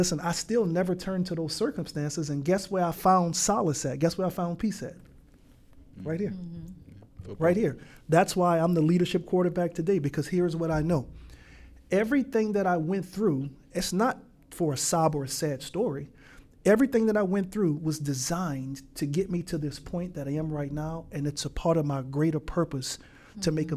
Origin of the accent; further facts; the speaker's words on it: New Orleans, Louisiana, United States; moved away; My journey and my story is I'm from New Orleans, Louisiana. I ended up here, my family and I, because of Hurricane Katrina.